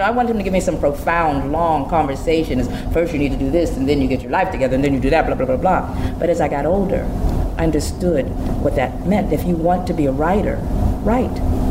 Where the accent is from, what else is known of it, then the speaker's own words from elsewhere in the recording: Pennsylvania, United States; And because I was born and raised in the Hill District, it was a challenge to play her